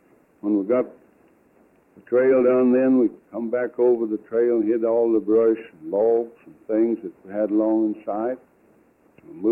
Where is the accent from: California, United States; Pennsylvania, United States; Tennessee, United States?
Tennessee, United States; Gatlinburg; born there; I was born in Sevier County, Tennessee, at Gatlinburg, up on the mountain where Uncle Tom Campbell lived when he died.